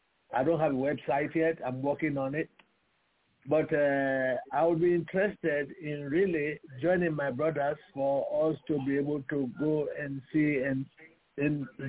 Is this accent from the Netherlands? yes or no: no; Sierra Leone; moved away; I am originally from Sierra Leone, but I've been here for a while.